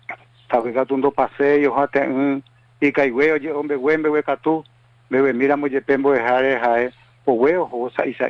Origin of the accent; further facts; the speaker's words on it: Corrientes, Argentina; No, pero yo soy correntino, genial, vengo correntino.